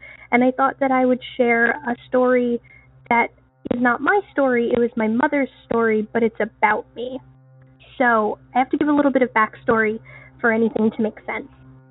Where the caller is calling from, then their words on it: Maine, United States; I'm from Southern Maine.